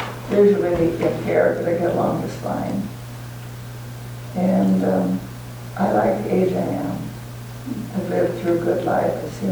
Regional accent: Midwest, United States; also born or lived in Denver; now in Birmingham, United States; I was born in Denver and grew up in the Midwest, and I came out here in this country that's so different from the Midwest.

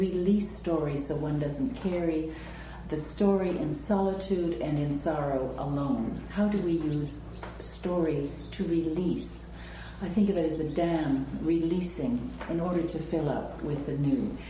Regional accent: Edmonton, Alberta, Canada; from Edmonton, Alberta

